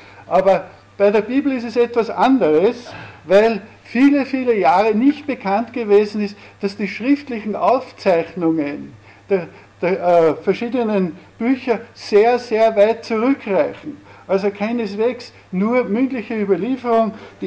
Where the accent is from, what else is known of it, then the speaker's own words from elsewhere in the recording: Altenmarkt im Pongau, Salzburg, Austria; now in Oberndorf, Austria; Ursprünglich stamme ich aus Innergebirge, aus Altenmarkt in Bongau, bis mich meine Frau vor 35 Jahren aus Flacherland nach Oberndorf in Salzburg verschleppt hat. Und dort wohnen wir seit, wie gesagt, 35 Jahren.